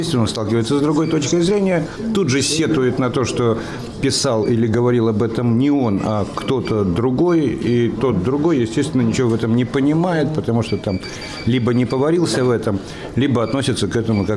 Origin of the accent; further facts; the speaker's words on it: Russia; Это не связано с тем, что Ленор израильтянка, а я россиянин. И это не связано с тем, что я еврей